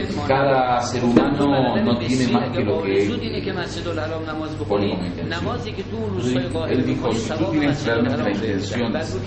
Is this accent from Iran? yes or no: yes; Iran; Spanish is a second language; Yo le dije que era shia, que era iraní, se dieron cuenta que era shia y les pareció algo interesante.